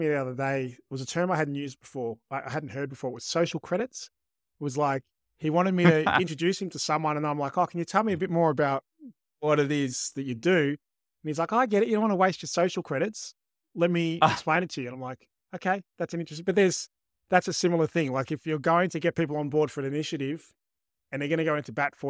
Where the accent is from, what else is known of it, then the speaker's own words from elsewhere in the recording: Australia; now in Texas, United States; If you are a regular listener, you've heard this accent. I'm the Aussie guy doing SEO in Texas